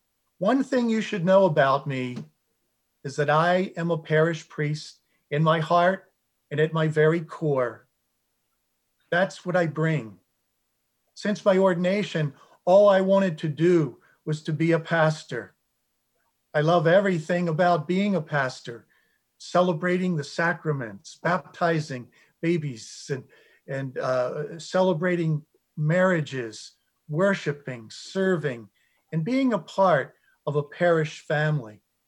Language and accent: English; Baltimore, Maryland, United States; accent: Baltimore; You might hear a little of my Baltimore accent as I speak. I was raised in Baltimore until I left to live with my grandmother while attending the University of Maryland in the Washington area.